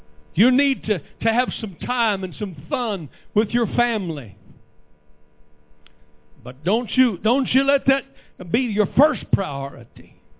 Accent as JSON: {"language": "English", "region": "the West", "country": "United States", "tie": "born or raised there", "said": "Have you ever been out in the old West? I grew up in the West."}